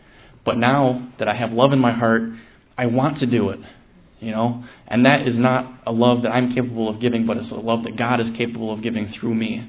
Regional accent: Rochester, New York, United States; I'm from Rochester, New York.

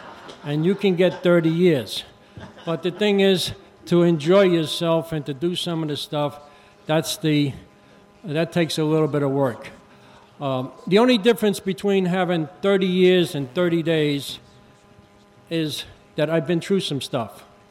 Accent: New York City, New York, United States; I grew up in New York City and joined a bunch of gangs when I was a kid.

